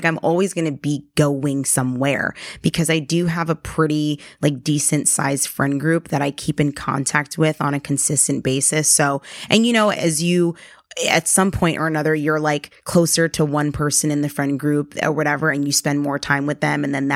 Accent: New York, United States; I live on the East Coast. I'm from New York.

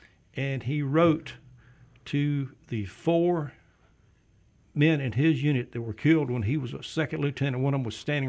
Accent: Robertsdale, Alabama, United States; now in Spanish Fort, United States; I grew up in Robertsdale, mm-hmm, and so I'm home.

